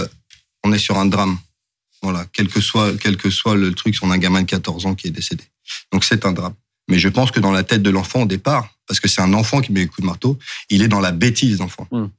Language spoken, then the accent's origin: French; Maurepas, Île-de-France, France; j'y ai né, j'ai grandi, j'étais directeur du service jeunesse, directeur du service des sports à Coignières, j'ai grandi à Morpa, je suis conseiller municipal à Morpa.